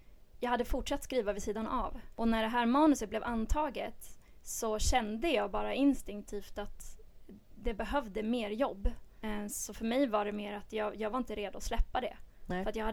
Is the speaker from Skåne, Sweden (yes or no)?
no; Västerås, Västmanland County, Sweden; now in Kalmar, Sweden; Jag är själv uppvuxen i Västerås. Så det är inte så långt härifrån.